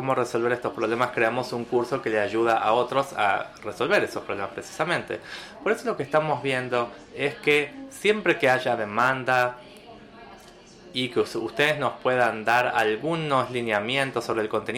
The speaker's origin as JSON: {"language": "Spanish", "country": "Peru", "said": "soy de Perú."}